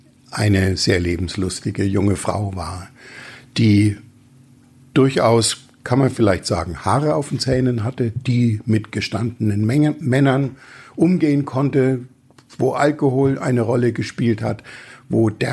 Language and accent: German; Bavaria, Germany; wie man als Franke sagt.